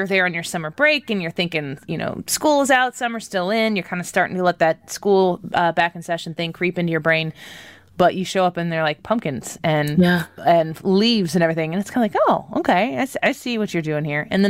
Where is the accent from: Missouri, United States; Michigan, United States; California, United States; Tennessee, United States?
Missouri, United States; St. Louis; I'm from the Midwest, and the particular part of the Midwest in St. Louis that we're from.